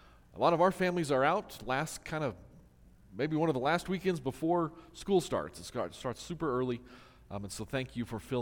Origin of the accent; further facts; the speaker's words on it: Salt Lake City, Utah, United States; Now most of you know I grew up in Salt Lake, and that's been my favorite football team